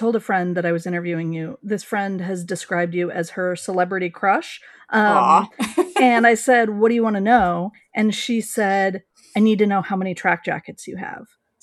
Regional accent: West Coast, United States; I grew up on the West Coast. I'm married to a New Englander.

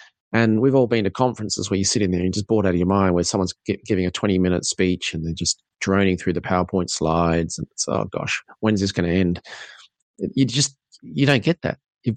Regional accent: Australia; now in Ireland; I'm an Aussie in Ireland and still working on the tag.

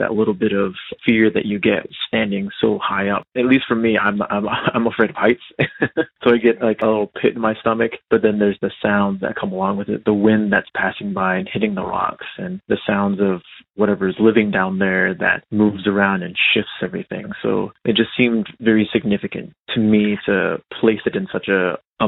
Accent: First Mesa, Arizona, United States; I'm originally from First Mesa, Arizona. It's where I grew up the majority of my life

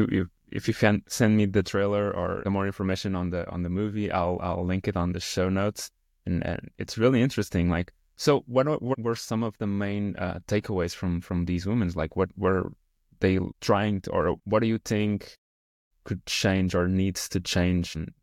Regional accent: Portugal; I come from Portugal

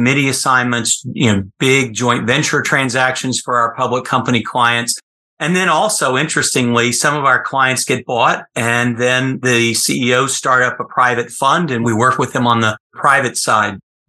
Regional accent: Dallas, Texas, United States; I went back to Texas for law school, where I grew up in Dallas, and then came east.

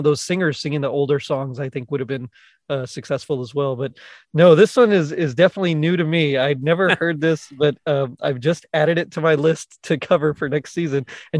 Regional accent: Texas, United States; cause I'm from South Texas. We're literally like 10 or 15 minutes from Mexico.

